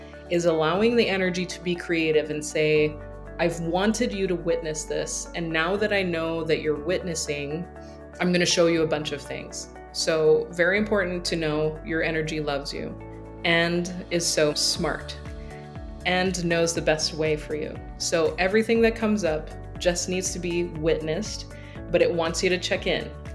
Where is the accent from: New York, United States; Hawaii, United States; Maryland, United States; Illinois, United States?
Hawaii, United States; accent: Hawaiian Pidgin; I was born and raised in Hawaii. So let's just say that I've left a lot of things, left a culture that was familiar to me for, you know, the more understood American culture. And I let go of my Hawaiian pidgin